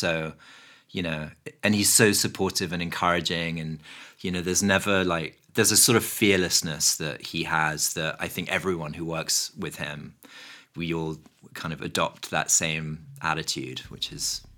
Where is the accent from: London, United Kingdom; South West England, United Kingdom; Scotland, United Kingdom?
London, United Kingdom; moved away as an adult; also born or lived in New York; now in Los Angeles, United States; I grew up in West London, and then I moved to New York, and I lived there for 15 years. I moved there in like 2002, and then I've been in LA for 5 years. So yeah, I've been in the States for about 20 years.